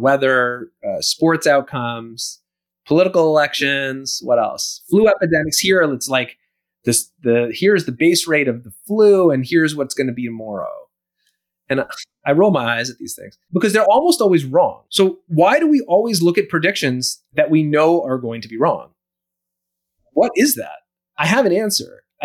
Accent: Toronto, Ontario, Canada; Taking me back to when I grew up there in Toronto.

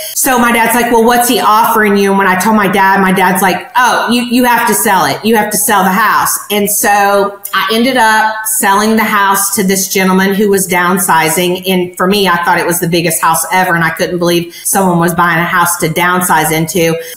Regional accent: Missouri, United States; remember, I was raised in the Midwest, so it's rural Missouri, and it's not like a typical master plan community.

